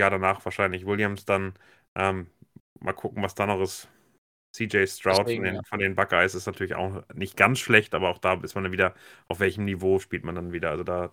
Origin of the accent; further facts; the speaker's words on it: Germany; Und zwar, als Deutscher ist es gar nicht so schwer, da ranzukommen